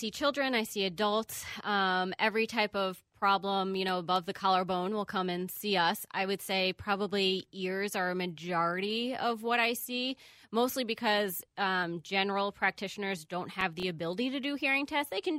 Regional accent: New York, United States; now in Minneapolis, United States; So I am originally from New York, Long Island, and I went to college at the University of Miami in Florida

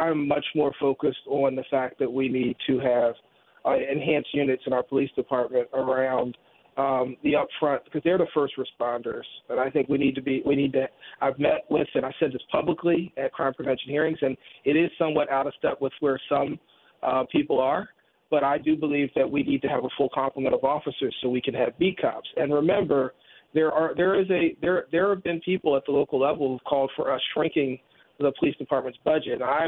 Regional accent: Philadelphia, Pennsylvania, United States; the biggest thing that's challenging for me with the impeachment is that I'm a Philadelphian

